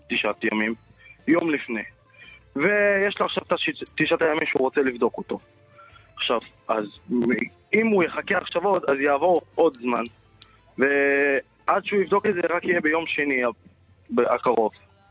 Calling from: Haifa, Haifa District, Israel; אני מחיפה.

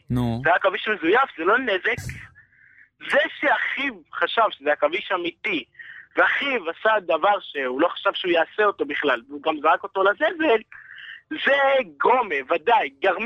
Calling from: Jerusalem, Jerusalem District, Israel; אני מירושלים.

